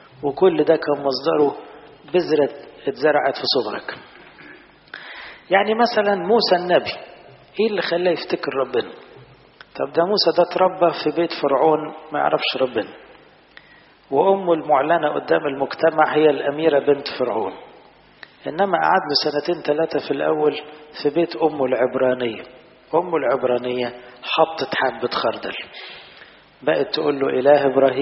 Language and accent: Arabic; Egypt; في بلاد زي بلدنا مصر مثلا